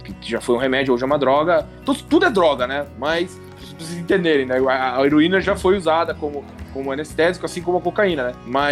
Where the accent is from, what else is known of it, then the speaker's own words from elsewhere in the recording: Curitiba, Paraná, Brazil; Eu morava em Campo Comprido, é um bairro bem de interior aqui de Curitiba, né? Curitiba já é interior, né? E o Campo Comprido era perto de uma colônia ucraniana